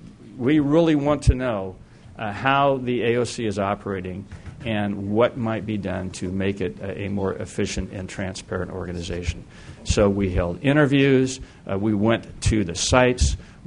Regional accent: Sacramento, California, United States; And I'm really pleased to see you in Sacramento, my hometown.

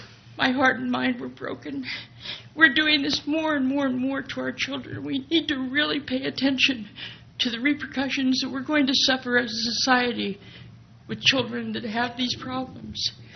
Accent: California, United States; and I am from Riverside County.

